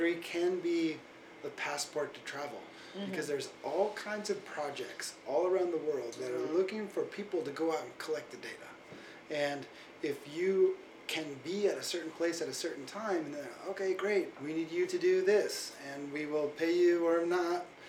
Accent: Seattle, Washington, United States; Originally, I grew up in Seattle.

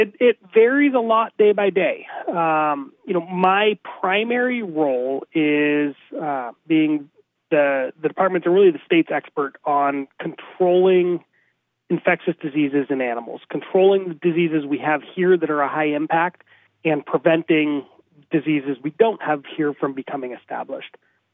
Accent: Newberg, Oregon, United States; Yeah, so I was born and raised here in Oregon. I was grew up on a small farm outside of Newburg. Grew up around livestock, around animals

